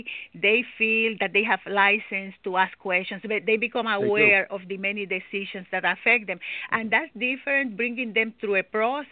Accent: Puerto Rico; I'm from Puerto Rico.

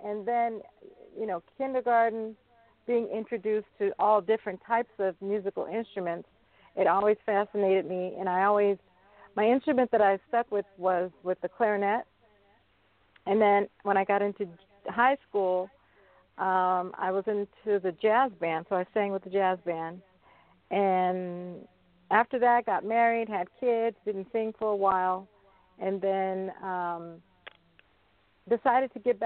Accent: San Francisco, California, United States; at the time I grew up in San Francisco in the Haight-Ashbury area. So I would always watch my aunt in Golden Gate Park.

